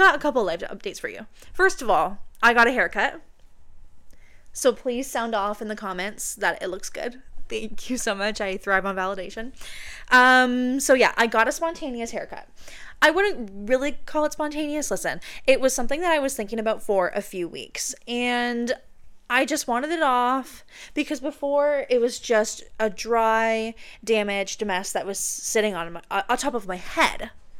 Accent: Canada; even though I don't have to because I'm Canadian

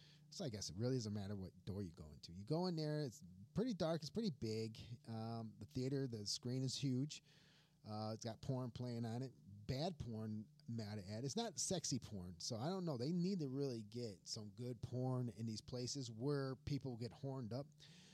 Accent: Michigan, United States; I'm from Michigan, so I was like, yeah, good, cool.

